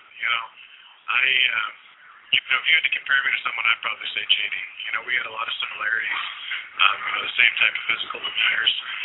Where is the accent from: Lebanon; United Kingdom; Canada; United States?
Canada; I'm sure if you were to ask him the same question, he'd probably give me a hard time about being Canadian.